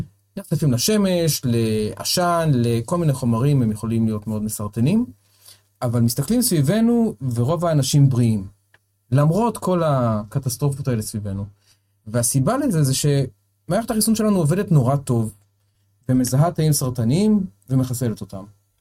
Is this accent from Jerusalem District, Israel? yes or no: yes; Jerusalem, Jerusalem District, Israel; אני ירושלמי.